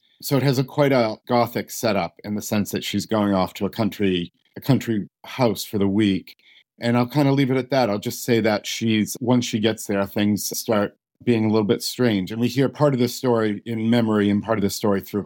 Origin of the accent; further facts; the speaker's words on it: United States; and I'm an American, I've been to the Cotswolds